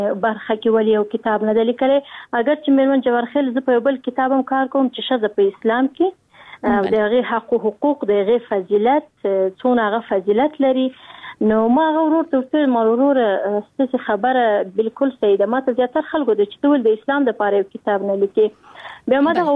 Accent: Afghanistan; زموږ افغانان دغه فکر کوي چې موږ غیرت لرو ناموس لرو شکر مسلمانان یو نو طبعا موږ په دغه ماحول کې را لوی شوی

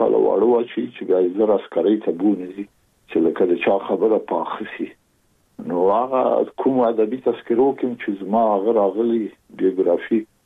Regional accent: Kabul, Afghanistan; زه زېږېدلی په کابل کې یم. د کابل په چاردی کې ګزرګاه پله ته ورڅېرمه، او کلی د شکلا خان کلا. هلته زه زېږېدلی یم، خو یو درې یا څلور کاله وروسته زما کورنۍ بیا د مراد خان ته کډه شوې ده، چې هلته د پدري کلا ده.

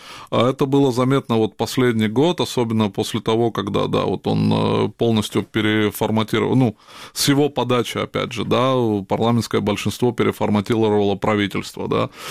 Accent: Tbilisi, Georgia; я сам, будучи родом из Грузии, я постоянно вот поддерживаю связи с родиной. Ну, будучи из Тбилиси, я часто там бываю.

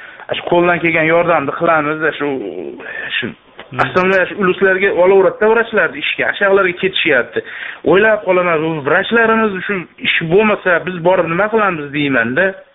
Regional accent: Andijan, Andijan Region, Uzbekistan; now in Yakutsk, Russia; Yakutskidanman. O'zim andijonlikman. Ko'pdan beri yashayman shu yerda.

